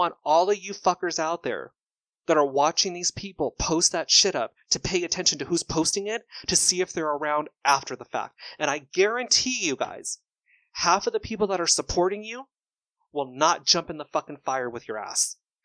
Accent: Simi Valley, California, United States; I grew up in Simi Valley.

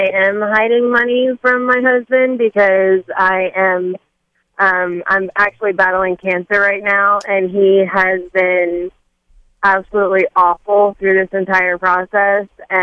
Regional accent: New Jersey, United States; So it's funny because I'm actually from New Jersey as well, and I got my license to do nails in New Jersey, but I haven't transferred it here yet because it's so expensive.

